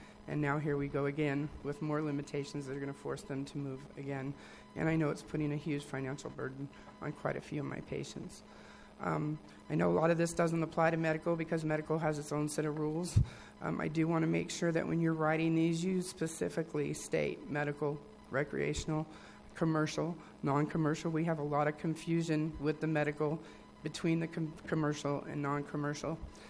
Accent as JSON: {"language": "English", "town": "Wilderville", "region": "Oregon", "country": "United States", "said": "I'm actually from Wilderville, and luckily none of this applies to me because I have over 2.5 acres. I live just on the other side of the county lines, city, county."}